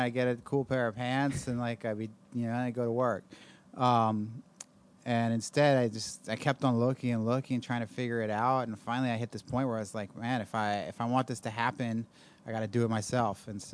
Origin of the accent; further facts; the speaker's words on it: New York, United States; I grew up in New York, and I was like, "How did I not figure this out?"